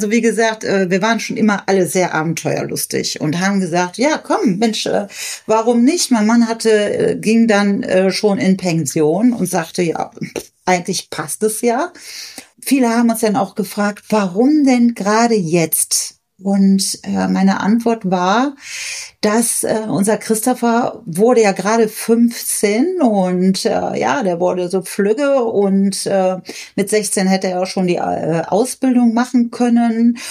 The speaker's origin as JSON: {"language": "German", "region": "North Rhine-Westphalia", "country": "Germany", "moved": "as an adult", "said": "Wir kommen aus Nordrhein-Westfalen und haben bei Neuss gelebt, zwischen Köln und Düsseldorf, in dieser Ecke. Ein schönes Dorf, wo unsere Kinder in Ruhe aufwachsen konnten."}